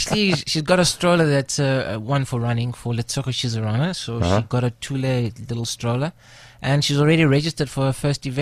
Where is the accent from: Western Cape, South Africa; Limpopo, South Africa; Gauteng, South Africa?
Gauteng, South Africa; Soweto; I'm a boy from Soweto, dusty streets of Soweto, grew up in South Africa